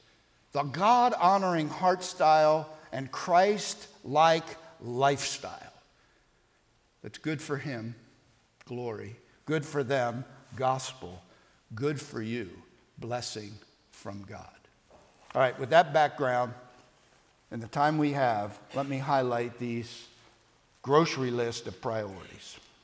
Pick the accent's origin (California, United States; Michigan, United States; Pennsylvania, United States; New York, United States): Pennsylvania, United States; I grew up outside of Philadelphia.